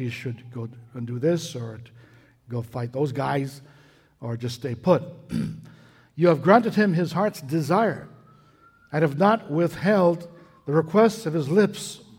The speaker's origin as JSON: {"language": "English", "town": "Vancouver", "region": "British Columbia", "country": "Canada", "tie": "born or raised there", "said": "I grew up in Vancouver."}